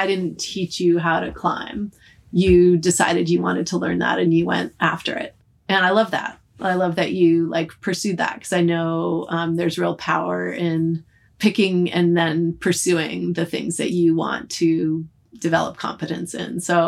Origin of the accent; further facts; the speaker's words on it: Massachusetts, United States; And like, you know, I grew up outside of Boston, you grew up in Vermont.